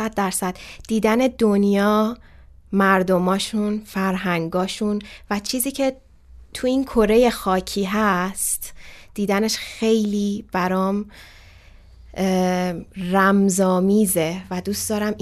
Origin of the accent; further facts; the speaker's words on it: Iran; خیلی خیلی جالب بود برای راهنما و رانندمون که اصلا من ایرانیم